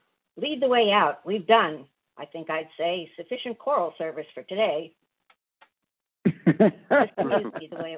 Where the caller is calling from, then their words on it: Nacogdoches, Texas, United States; I'm in Nacogdoches, Texas, where it is about 75 today.